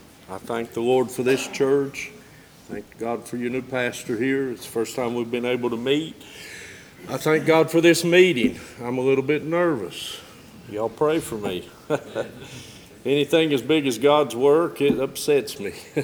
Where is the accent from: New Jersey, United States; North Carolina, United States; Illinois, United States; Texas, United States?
North Carolina, United States; I've got friends that I grew up with in Avery County here that know me in the past